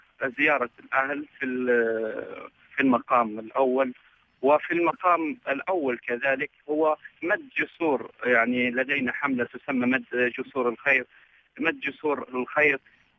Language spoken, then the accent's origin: Arabic; Libya; نتوقع نحن كليبيين أن تكون إن شاء الله الأمور سوف تصل إلى بر الأمان